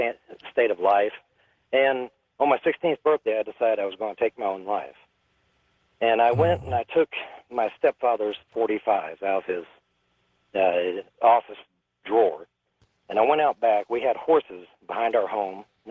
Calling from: Knoxville, Tennessee, United States; I'm calling from Knoxville, Tennessee.

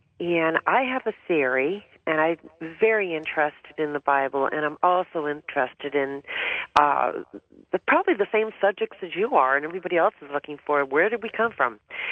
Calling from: Massachusetts, United States; I'm calling from Western Massachusetts

